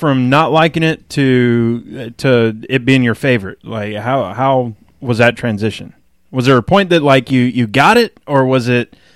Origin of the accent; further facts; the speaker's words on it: Atlanta, Georgia, United States; also born or lived in Waukesha, United States; We're both from Atlanta or Atlanta suburbs, and we both have strange ties to Wisconsin. I lived in Waukesha, just outside of Milwaukee, for 2.5 years of my childhood when we moved up there